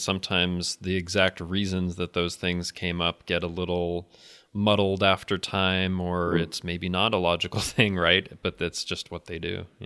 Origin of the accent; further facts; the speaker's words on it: England, United Kingdom; I'm English myself